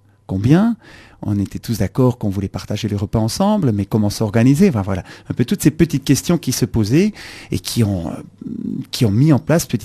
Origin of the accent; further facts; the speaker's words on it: Switzerland; Alors absolument pas, je viens de Suisse.